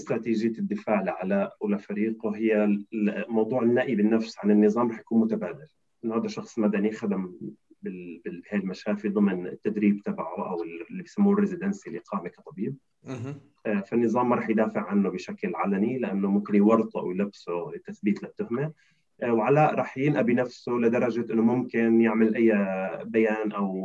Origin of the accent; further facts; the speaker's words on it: Syria; وهون ايضا امر مفيد لنا كسوريين ان ننظر كيف تنظر المحكمه